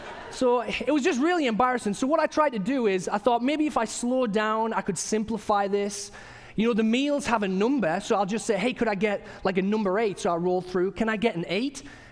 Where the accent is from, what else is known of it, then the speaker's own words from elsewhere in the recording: England, United Kingdom; moved away as an adult; now in United States; But that's because I've got an accent. I'm originally from England. And believe it or not, having an accent and living in the United States has got me into quite a few interesting situations over the last 10 years.